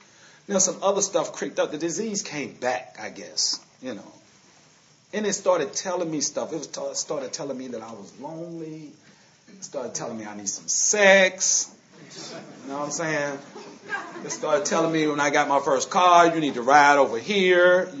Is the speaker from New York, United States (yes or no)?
no; Louisville, Kentucky, United States; by the way, I'm from Louisville, Kentucky. Anybody here from Kentucky? No. I am. You are. I'm from Louisville.